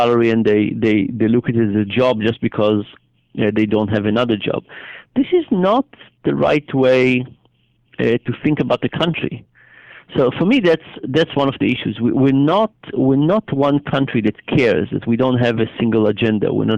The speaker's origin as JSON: {"language": "English", "country": "Israel", "tie": "born or raised there", "said": "So I grew up in Israel, and being part of a small country has some advantages"}